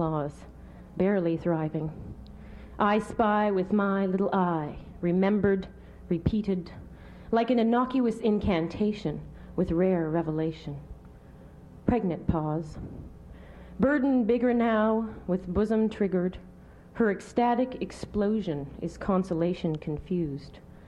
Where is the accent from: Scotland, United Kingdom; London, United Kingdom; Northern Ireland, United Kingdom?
Scotland, United Kingdom; grandfather had died in Scotland. That's where I'm from, if you didn't figure out it from the last poem. I was born in Scotland.